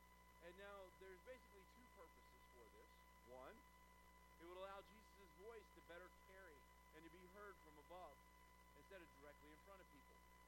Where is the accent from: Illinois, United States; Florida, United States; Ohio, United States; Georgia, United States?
Florida, United States; Jacksonville; now in Gainesville, United States; but being from Florida, especially, I'm from Jacksonville. So over there, the highest place is one of the bridges to get you downtown, all right? There's no high ground in Jacksonville, per se, all right?